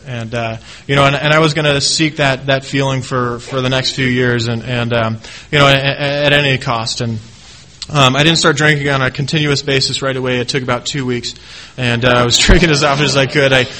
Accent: Tacoma, Washington, United States; also born or lived in Seattle; As a kid, I grew up in Tacoma and Seattle area, and always felt really uncomfortable.

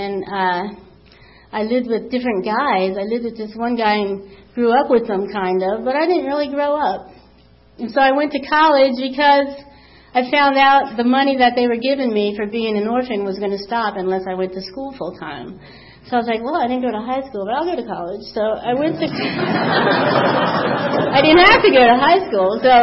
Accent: New Jersey, United States; born there; Okay, so I was born in New Jersey at a very young age.

